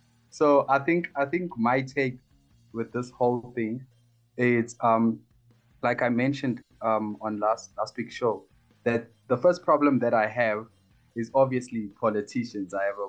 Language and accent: English; South Africa; And for me as a South African, it's also like a big stretch to attack just the African people